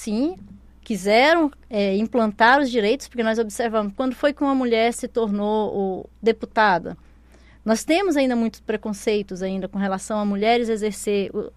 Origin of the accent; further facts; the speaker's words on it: Rondônia, Brazil; also born or lived in Goiânia; now in Roraima, Brazil; Mas eu passei uma temporada muito grande em Rondônia. Eu fui criada em Rondônia, né? Meus pais mudaram para Rondônia na década de 80.